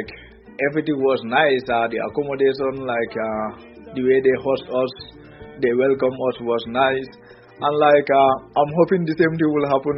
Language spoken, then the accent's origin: English; Gambia; I'm from the Gambia.